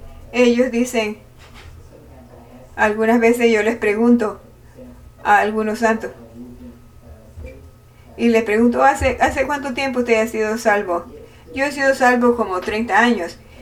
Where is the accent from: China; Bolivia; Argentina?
China; Spanish is a second language; especialmente como yo soy chino